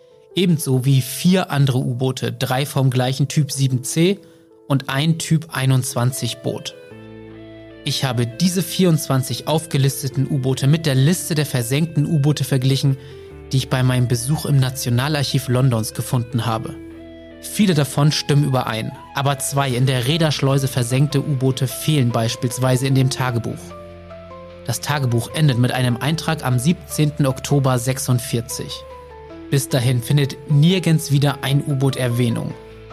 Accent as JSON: {"language": "German", "town": "Wilhelmshaven", "region": "Lower Saxony", "country": "Germany", "tie": "born or raised there", "said": "Wilhelmshaven ist meine Heimatstadt, eine Stadt direkt an der Nordseeküste, die ohne Frage schöne Seiten, aber eben auch viele Probleme hat."}